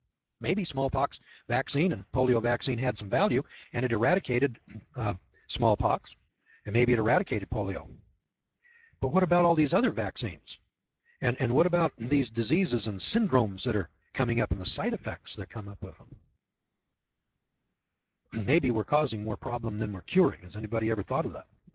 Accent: California, United States

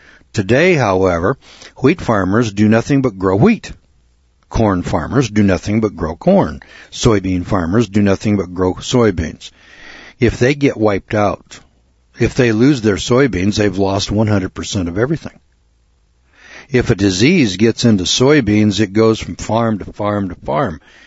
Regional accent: California, United States; When I was a youngster in the Eel River Valley back

